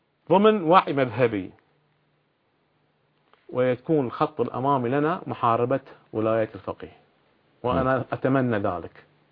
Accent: Bahrain; عندنا في البحرين كثير من الحوزات

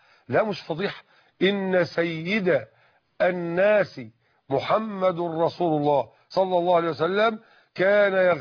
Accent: Egypt; الإزار يشبه عندنا في مصر ما يسمى بالجيبة

